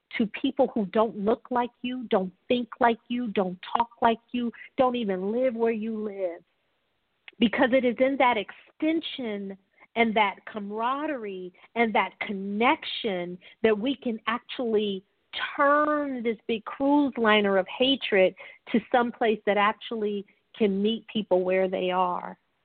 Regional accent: United States; And I am an American.

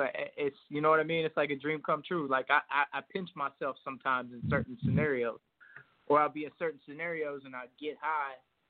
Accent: Kansas City, Missouri, United States; So for me, you know, I'm from Kansas City

